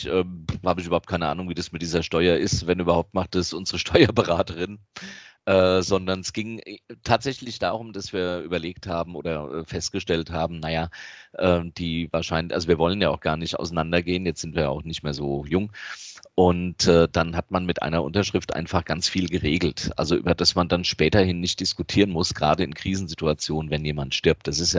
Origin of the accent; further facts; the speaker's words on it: Hattersheim, Hesse, Germany; Ich bin ja in Hattersheim aufgewachsen